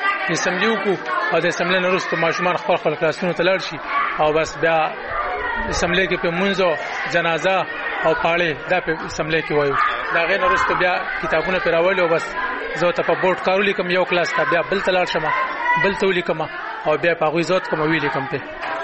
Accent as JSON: {"language": "Pashto", "region": "Maidan Wardak", "country": "Afghanistan", "said": "زه د وردګ یم"}